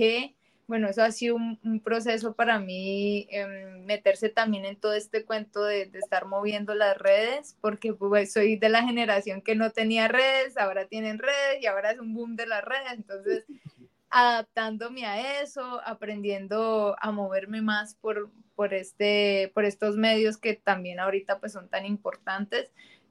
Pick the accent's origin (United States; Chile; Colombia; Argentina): Colombia; Pues bueno, no va a saber igual que en mi país.